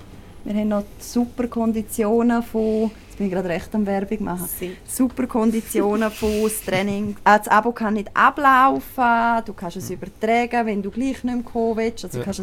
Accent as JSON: {"language": "German", "region": "Graubünden", "country": "Switzerland", "said": "Also man hört es ja sehr gut, also ich komme aus Graubünden."}